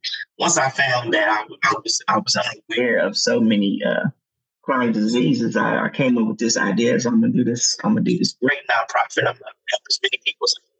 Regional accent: West Virginia, United States; also born or lived in Michigan; I am. Raised here. I was born in Michigan, and at a young age, my mother moved to West Virginia. I moved here when I was seven, so I've pretty much been raised up in West Virginia.

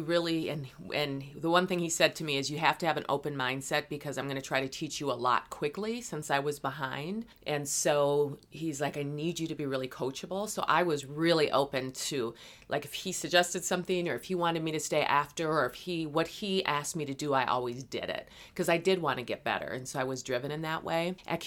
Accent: Minneapolis, Minnesota, United States; So I'm a homegrown girl. I grew up in South Minneapolis, attended South High, went on to Minneapolis Community College

